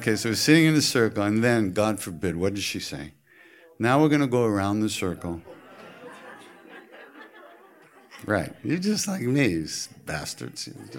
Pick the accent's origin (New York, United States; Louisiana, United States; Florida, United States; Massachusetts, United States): New York, United States; I'm from New York, okay, as you know.